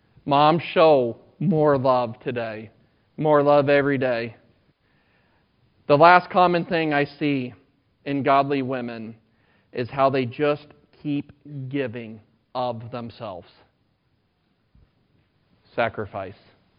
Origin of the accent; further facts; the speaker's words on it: Sigourney, Iowa, United States; we grew up across the road from my grandparents. And my mom lives up by Fort Dodge, and so we grew up in Sigourney.